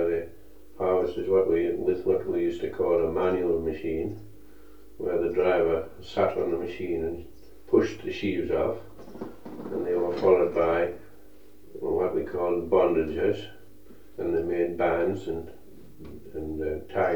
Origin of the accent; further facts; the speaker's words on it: Stannington, England, United Kingdom; born there; Well, I was born in the Stannington area in 1901. My parents were farmers and had been for generations before them.